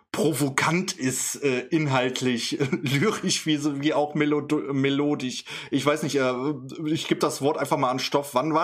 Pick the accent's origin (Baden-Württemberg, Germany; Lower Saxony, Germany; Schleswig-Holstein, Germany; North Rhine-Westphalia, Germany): North Rhine-Westphalia, Germany; Düsseldorf; ich komme ja aus Düsseldorf